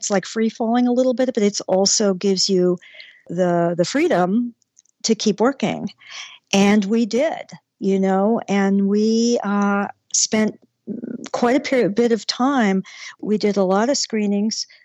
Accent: Brooklyn, New York, United States; born there; I was born in Brooklyn and my father was a polar bear swimmer.

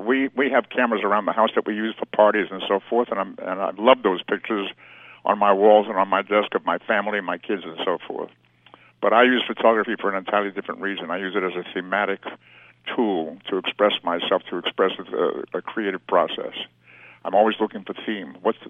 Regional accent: Boston, Massachusetts, United States; I grew up in Boston, so I always look forward to coming home to Massachusetts.

